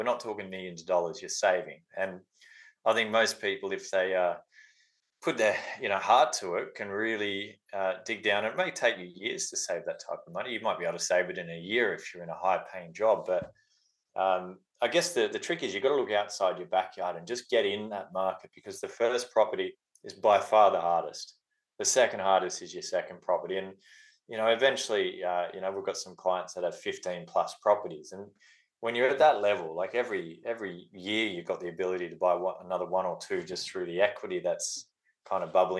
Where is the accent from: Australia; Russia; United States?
Australia; Sydney, New South Wales; I'm from Sydney